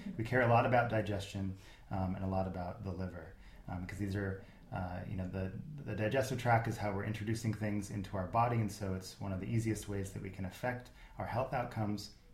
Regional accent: Seattle, Washington, United States; now in California, United States; And because I grew up in Seattle, where naturopaths are much more popular than they are here in California

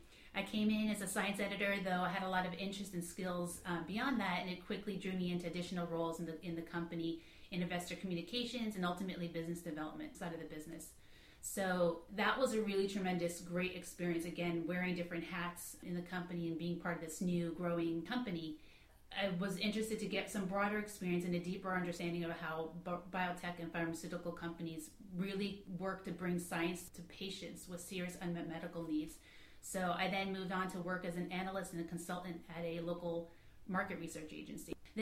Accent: Brooklyn, New York, United States; So who am I? Okay, so I'm an East Coast native. I was born in Brooklyn, New York. My parents came from a small town in Greece, actually.

